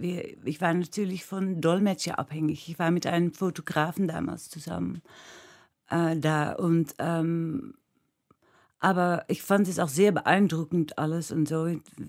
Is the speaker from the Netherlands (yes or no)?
yes; Netherlands; Ja, aber ich bin Holländer.